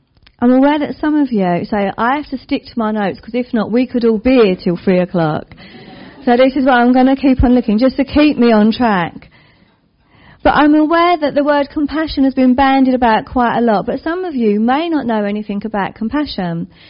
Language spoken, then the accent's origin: English; London, United Kingdom; Now, you can guess by my accent, or maybe you can't, that I'm from the East End of London. People normally say Essex. It is not Essex, it's the East End of London. There is nothing wrong with Essex. I married an Essex man, hence my hybrid accent.